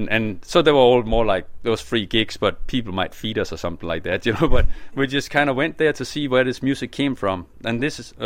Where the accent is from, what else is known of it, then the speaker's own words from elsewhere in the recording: Denmark; Yeah, I'm from Denmark.